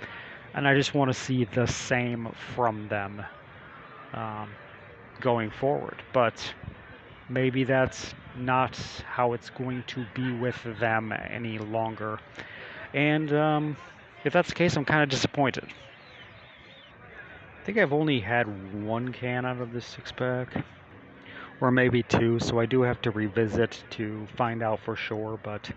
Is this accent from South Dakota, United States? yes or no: no; Chicago, Illinois, United States; now in Texas, United States; because I'm from Chicago and they were there, and I'm in Texas now and they're down here.